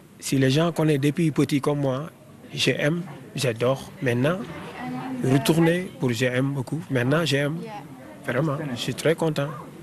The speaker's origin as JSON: {"language": "French", "country": "Senegal", "second_language": "French", "said": "je viens du Sénégal. Une famille de griots"}